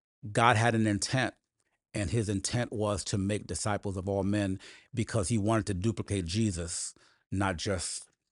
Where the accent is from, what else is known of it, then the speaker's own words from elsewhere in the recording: Port-au-Prince, Ouest, Haiti; now in United States; I am originally from Port-au-Prince, Haiti, which is this little country, you know, south of Florida, 600 miles, I believe.